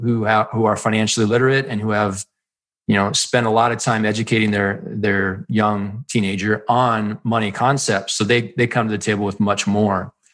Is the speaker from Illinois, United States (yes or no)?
no; Colorado, United States; my state, you know, my home state of Colorado, there is no requirement.